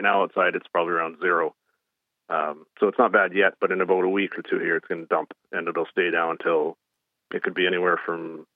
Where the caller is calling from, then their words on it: Regina, Saskatchewan, Canada; I'm in just outside of Regina, Saskatchewan, Canada.